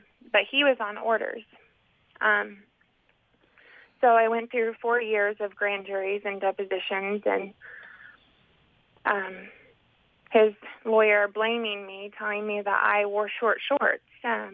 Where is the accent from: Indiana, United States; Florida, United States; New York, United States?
Indiana, United States; I grew up in Indiana.